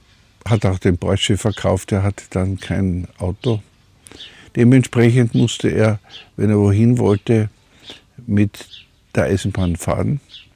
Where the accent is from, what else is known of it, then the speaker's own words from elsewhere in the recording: Graz, Styria, Austria; Der hat Bilder ausgestellt in Graz, in meiner Heimatstadt.